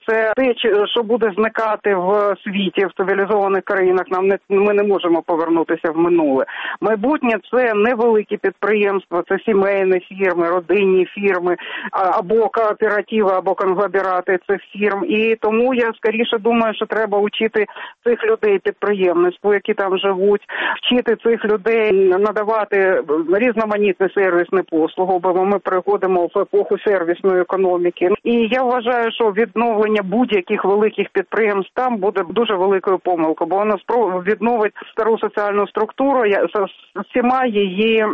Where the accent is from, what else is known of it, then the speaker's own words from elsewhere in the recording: Kharkiv, Kharkiv Oblast, Ukraine; тому що я сама з Харкова